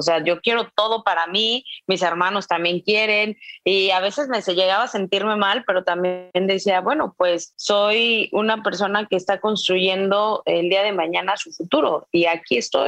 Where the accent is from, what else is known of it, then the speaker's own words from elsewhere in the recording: San Luis Potosí, Mexico; Yo soy originaria de San Luis Potosí, llevo 9 años radicando en Nuevo León.